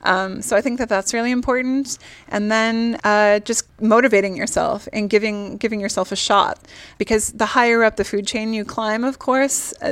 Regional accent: Boston, Massachusetts, United States; And I grew up in Boston, and my parents live near the ocean.

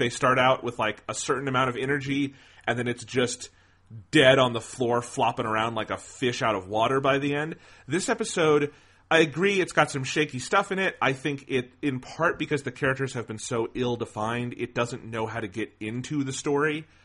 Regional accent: United States; I'm not African American, but as an American, I could at least say this is all wrong.

